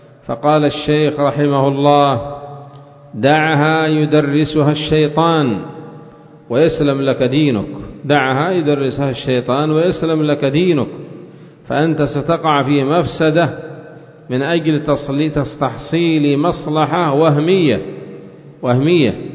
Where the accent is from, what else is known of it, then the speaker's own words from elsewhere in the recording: Yemen; ولهذا تجدهم عندنا في اليمن